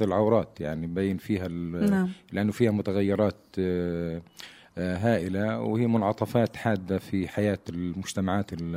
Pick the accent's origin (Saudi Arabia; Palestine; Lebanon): Palestine; إحنا إنسان فلسطيني العربي